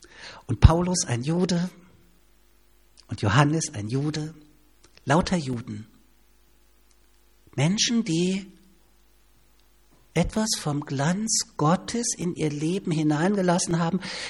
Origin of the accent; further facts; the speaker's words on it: East Germany, Germany; born there; erlebe ich es nach wie vor als geborener Ossi, dass ich, wenn es rauskommt, immer ein bisschen weniger wert bin als jemand, der im Westen geboren wurde.